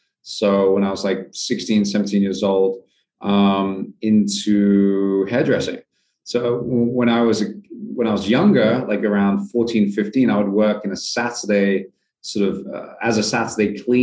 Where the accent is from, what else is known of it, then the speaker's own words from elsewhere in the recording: United Kingdom; As a sort of a British... young lads, football was soccer for you guys.